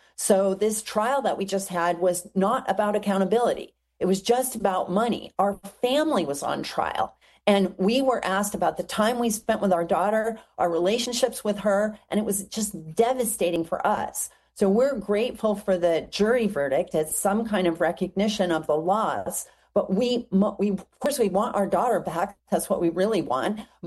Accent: United States; But we're from the United States, so we didn't have those kind of constraints.

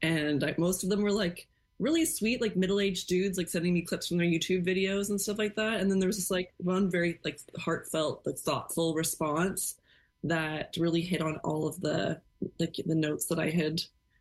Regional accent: Victoria, British Columbia, Canada; I am, actually. Yeah. I grew up in Victoria.

